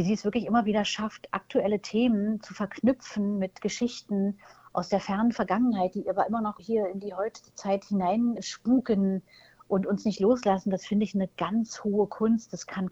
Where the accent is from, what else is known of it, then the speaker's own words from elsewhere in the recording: East Germany, Germany; Und wir kommen ja beide aus der DDR und kennen da auch viele Leute